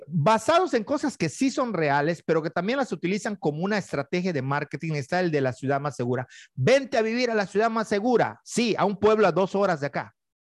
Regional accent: Yucatán, Mexico; En cuanto yo les digo yo soy yucateco, o yo vivo cerca de ahí, o me lo conozco muy bien

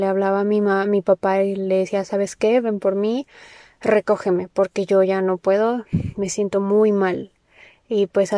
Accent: Mexico City, Mexico; yo tengo 22 años, soy de la Ciudad de México.

